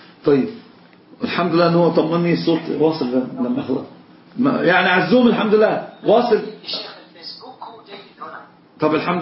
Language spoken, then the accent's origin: Arabic; Egypt; طب شوف أنت عندنا في مصر المزين يعني حلاق لأنه يزين الرجل.